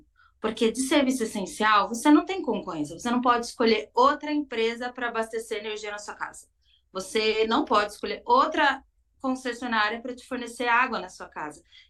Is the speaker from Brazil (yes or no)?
yes; Itu, São Paulo, Brazil; Eu sou de Itu, interior de São Paulo, uma cidade que remunicipalizou o serviço de água e esgoto não faz muito tempo, em 2016.